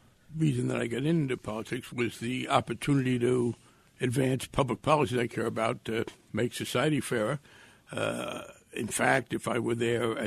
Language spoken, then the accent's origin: English; Bayonne, New Jersey, United States; partly because I grew up in Bayonne at a time when first